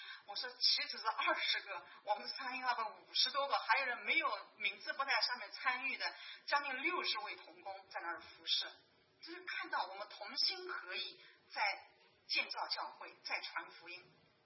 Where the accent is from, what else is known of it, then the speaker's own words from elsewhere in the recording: China; moved away; 华人哈，尤其我们从大陆来的比较欠缺一点，这方面我们从小没有这个机会练习。